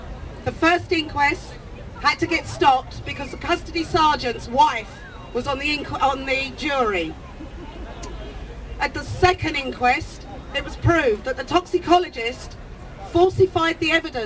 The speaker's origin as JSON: {"language": "English", "region": "North West England", "country": "United Kingdom", "said": "I'm from Cheshire. I'm here in London today"}